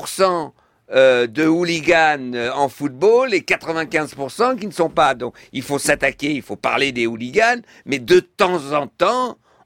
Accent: France; born there; je suis né en France, mes parents étaient réfugiés, ils ont dû fuir l'Allemagne.

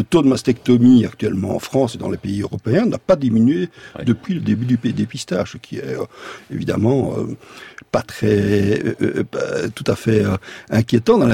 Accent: Brussels, Belgium; parce que j'étais à Bruxelles, ma ville natale

